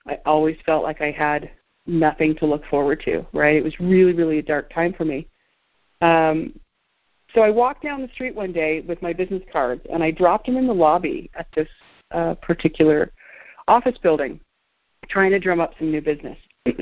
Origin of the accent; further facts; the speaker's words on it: California, United States; moved away as an adult; now in Provo, United States; But I was from California, and I had just moved to this little town, Provo, Utah.